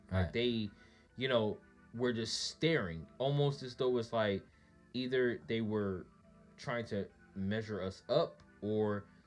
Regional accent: Virginia Beach, Virginia, United States; When I came from Virginia Beach, that's a melting pot. Dog, that's over there where the Navy people lived at.

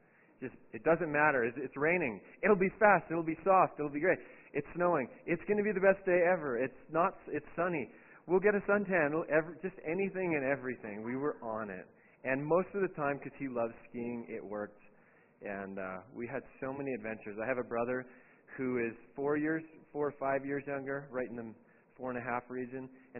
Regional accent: Vancouver, British Columbia, Canada; So I grew up in Vancouver, and there's three ski mountains in the city of Vancouver, like inside the city limits, which is pretty fun.

